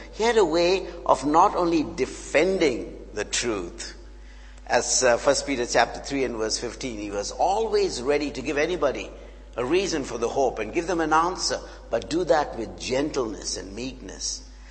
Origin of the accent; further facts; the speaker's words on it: India; I come from India.